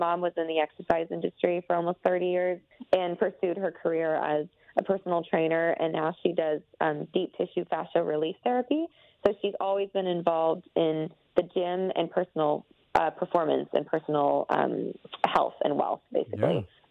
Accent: Athens, Georgia, United States; So I grew up in Athens, right outside of Atlanta.

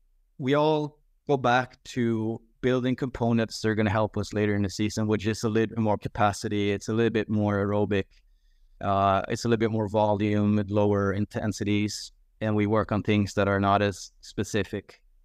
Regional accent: Sweden

